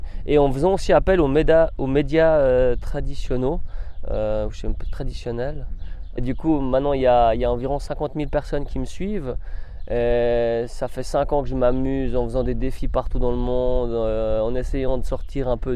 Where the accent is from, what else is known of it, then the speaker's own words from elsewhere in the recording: Switzerland; je suis Suisse, moi, et mon identité suisse me suit partout dans le monde.